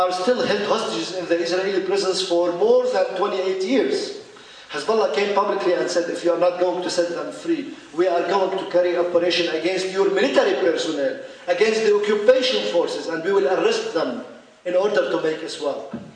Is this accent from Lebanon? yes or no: yes; Lebanon; The message that I came from Lebanon, and I brought with me from Lebanon